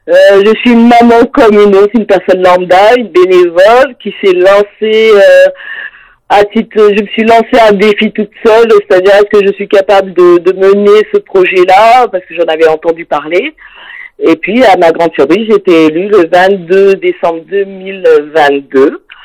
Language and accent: French; Barreau, Auvergne-Rhône-Alpes, France; now in Voiron, France; Et sinon, moi, je viens de l'autre côté de la vallée du Brézégodon, du côté de Pontcharra-sur-Bréda, une petite commune qui s'appelle Barreau, notamment qui est connue pour son fort, pas loin de Chambéry. Et du coup, je viens de là-bas.